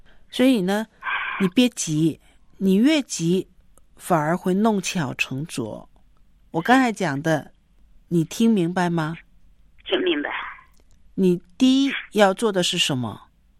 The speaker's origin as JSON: {"language": "Chinese", "country": "China", "said": "对我们中国人来说，父母跟孩子道歉好像是绝对不可能的事情"}